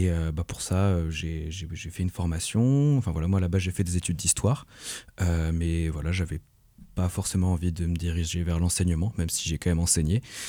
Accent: Douarnenez, Brittany, France; j'ai grandi à Douarnenez, donc c'est pas tout à fait la même chose que Brest, mais c'est quand même deux villes portuaires et ouvrières à la base.

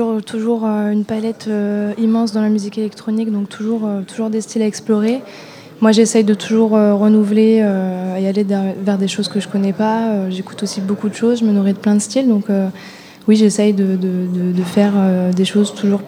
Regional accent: Clermont-Ferrand, Auvergne-Rhône-Alpes, France; on vient tous de Clermont

